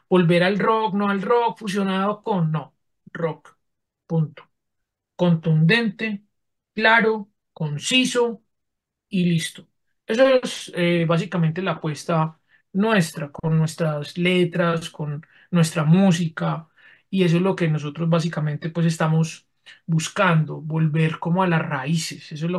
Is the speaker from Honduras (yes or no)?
no; Colombia; qué lamentable, qué vergonzoso para nosotros como colombianos haber sufrido por culpa de estos bandidos.